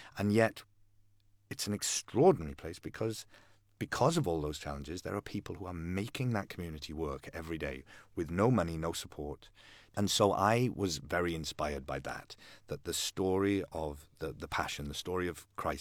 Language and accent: English; Port Talbot, Wales, United Kingdom; since I was a child growing up in Port Talbot, I've been kind of, I suppose, really, there's no two ways about it. I've been obsessed by the story of Jesus, even though I'm not a Christian. I wouldn't describe myself as a Christian.